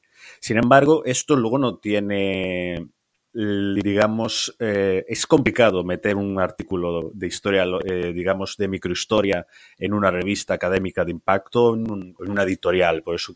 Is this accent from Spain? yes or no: yes; Galicia, Spain; yo soy de Galicia